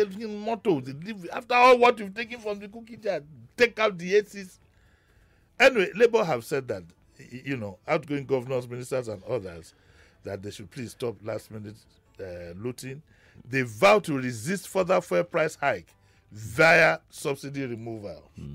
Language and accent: English; Nigeria; say I'm a Nigerian, what does it mean? We enjoyed that in the 70s. You go somewhere, you say you're a Nigerian, but now.